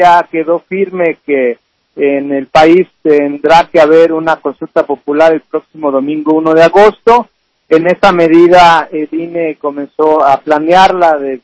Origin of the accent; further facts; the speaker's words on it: Mexico; se nos preguntará como mexicanas y mexicanos una cuestión muy concreta